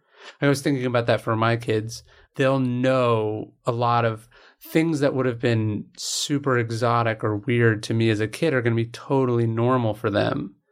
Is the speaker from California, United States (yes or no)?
yes; California, United States; Yeah, I grew up in right outside Sacramento.